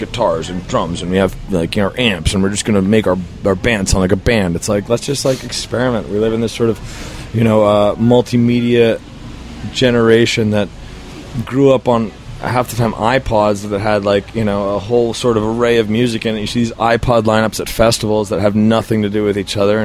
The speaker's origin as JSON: {"language": "English", "town": "Boston", "region": "Massachusetts", "country": "United States", "tie": "born or raised there", "said": "I grew up in Boston"}